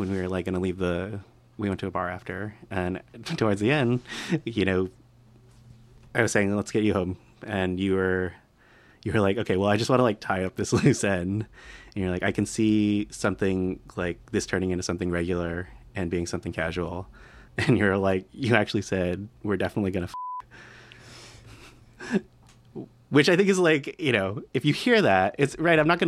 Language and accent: English; Colorado, United States; Where are you from? I'm from Colorado.